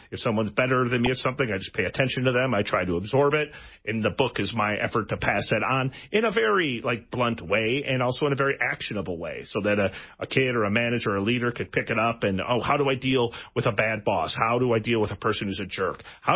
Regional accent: Oshkosh, Wisconsin, United States; I grew up in Oshkosh, Wisconsin. I'm not a kid of privilege, not a kid of money

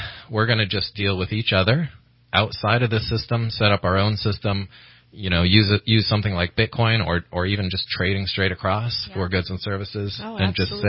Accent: Calgary, Alberta, Canada; I know in Calgary, Alberta, Canada, my home country

